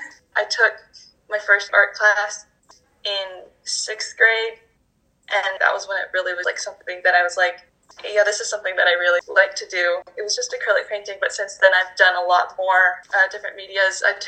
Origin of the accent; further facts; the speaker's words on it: Utah, United States; I'm from Utah.